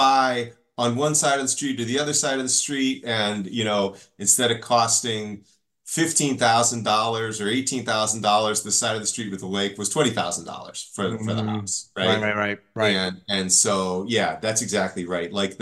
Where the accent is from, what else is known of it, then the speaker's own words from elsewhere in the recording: Walpole, Massachusetts, United States; Walpole, Mass, which is south of Boston, kind of near where the Patriots play at Gillette Stadium. And it was a nice, it's a nice suburban town.